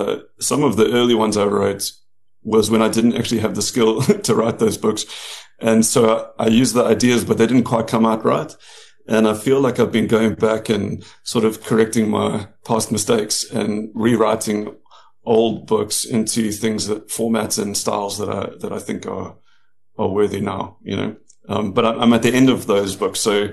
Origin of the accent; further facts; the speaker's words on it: South Africa; But when I finished school, being a South African kid, I was concerned about getting a job.